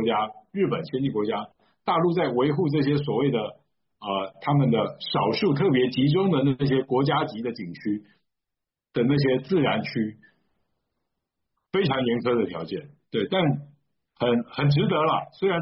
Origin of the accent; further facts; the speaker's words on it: Tainan, Taiwan; 我在台南长大的，我读的学校叫台南二中，它在日据时代是日本人的台南一中啊。